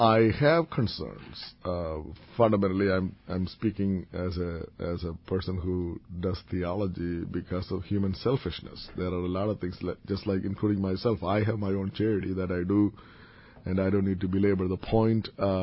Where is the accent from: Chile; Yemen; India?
India; Kerala; English is a second language; if Kerala, my home state, is a model for India, it's very highly unlikely that a dictator will emerge.